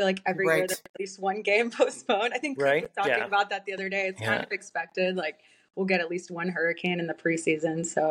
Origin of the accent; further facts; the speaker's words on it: Florida, United States; So I grew up in Florida and I didn't even put two and two together